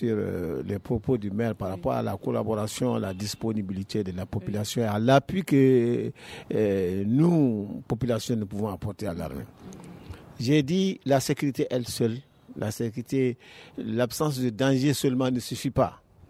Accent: Mali; nous sommes des Maliens. Nous sommes des Maliens.

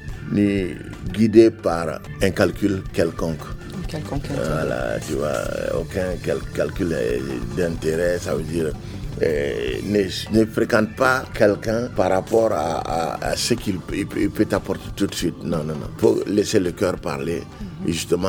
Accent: Ségou, Mali; et je suis natif de Ségou.

